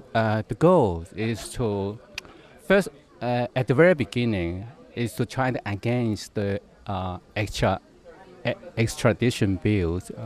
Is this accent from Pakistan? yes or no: no; Hong Kong; I'm from Hong Kong, and I'm a theater director and a playwright.